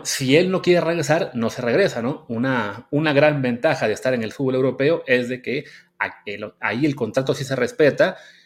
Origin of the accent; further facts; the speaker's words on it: Mexico; yo soy de México